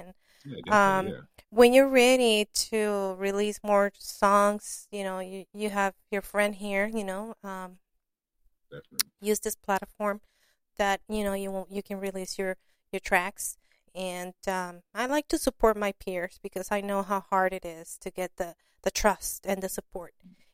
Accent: Long Beach, California, United States; I grew up in Long Beach, so it's like, you know, it was in my blood, and, you know, everywhere you go in Long Beach, you know, rap.

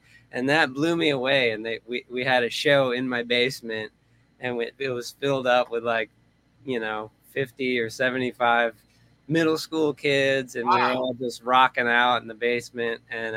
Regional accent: North Olmsted, Ohio, United States; I grew up in Cleveland, Ohio.

